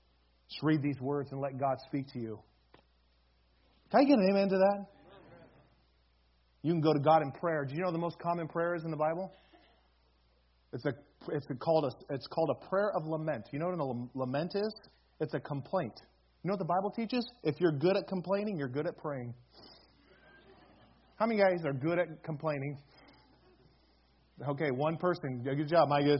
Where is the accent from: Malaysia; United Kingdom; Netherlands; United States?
United Kingdom; England; I'm English, so I'm supposed to like tea, but I don't.